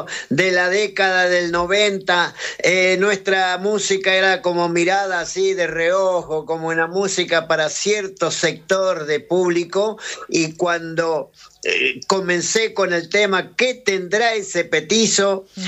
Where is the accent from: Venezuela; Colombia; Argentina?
Argentina; northern Argentina; Soy uno de los argentinos latinoamericanos que está dando vuelta por el mundo, y realmente yo muy feliz como argentino, principalmente como provinciano, como norteño